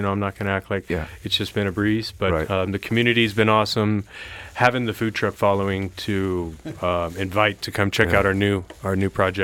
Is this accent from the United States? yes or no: yes; New Mexico, United States; Right, so I come from New Mexico, and I'm a Filipino-American.